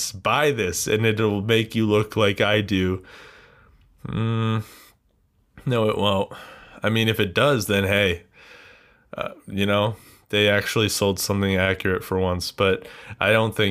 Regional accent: United States; You know, I'm an American, dude.

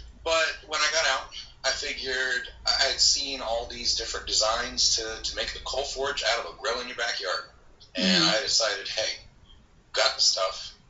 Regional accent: the South, United States; Well, being born and raised in the South, I tend to believe that not only can a country boy survive

